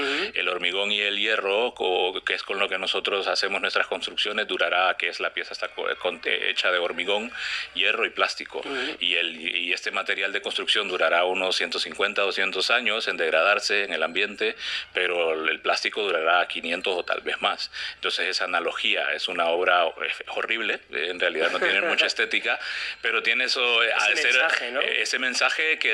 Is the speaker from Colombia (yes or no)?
no; Honduras; moved away as an adult; Sí, yo tengo desde el 2019 aquí. Ya me he venido como arquitecto de mi país. Yo soy de Honduras.